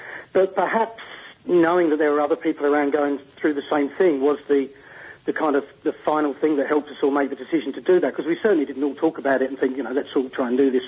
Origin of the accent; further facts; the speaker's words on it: England, United Kingdom; as a child growing up in England